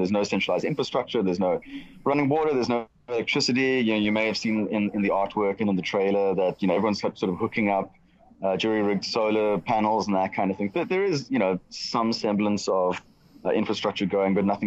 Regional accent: South Africa; I'm not even Australian myself. I'm South African

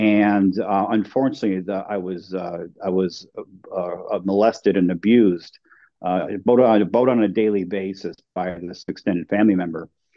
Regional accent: Michigan, United States; But so I'm actually from Michigan, born and raised in a very small town in the upper part of Michigan. I'm a youngest of five children, and I now live in the upper part of Michigan.

